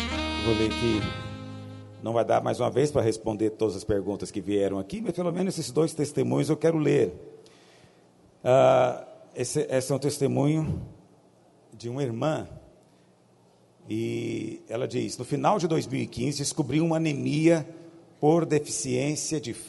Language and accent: Portuguese; Americana, São Paulo, Brazil; Somos do interior de São Paulo, de Americana, ok?